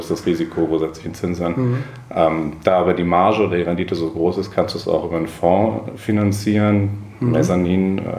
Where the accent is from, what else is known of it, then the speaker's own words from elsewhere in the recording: Cologne, North Rhine-Westphalia, Germany; ich bin eigentlich Kölner. Studiert habe ich in St. Augustin